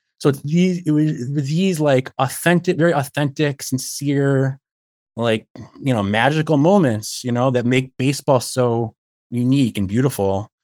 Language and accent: English; Illinois, United States; I grew up outside Chicago, north suburbs.